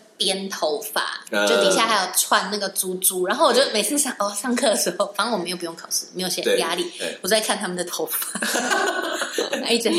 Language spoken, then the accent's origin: Chinese; Taiwan; 我们都在台湾长大嘛